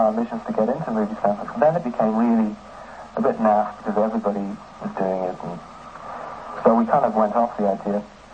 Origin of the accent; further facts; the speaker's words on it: Dublin, Leinster, Ireland; No, but then cinema was very boring when I was growing up.